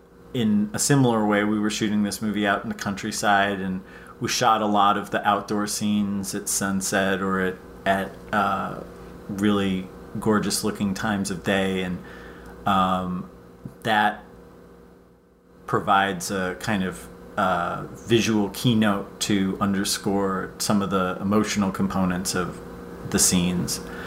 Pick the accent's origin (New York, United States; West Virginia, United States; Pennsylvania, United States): Pennsylvania, United States; also born or lived in Connecticut; Yeah, I mean, my parents are from the Midwest. I grew up in Pennsylvania and Connecticut, so I don't really have a lot of experience with Texas hunting ranches.